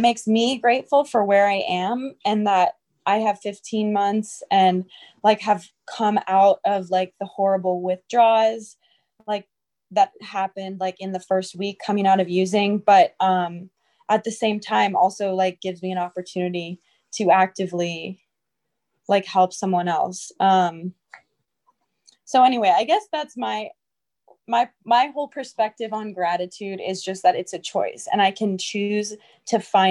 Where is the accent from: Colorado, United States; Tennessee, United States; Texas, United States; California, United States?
California, United States; Los Angeles; I'm from Los Angeles, and I was in California, the first meeting I ever went